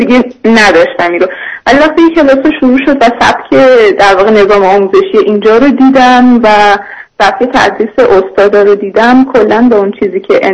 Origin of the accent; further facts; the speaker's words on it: Iran; moved away as an adult; now in India; من سه ماه پیشتر از ایران برای ادامه تحصیل اومدم به هند و الان هندم.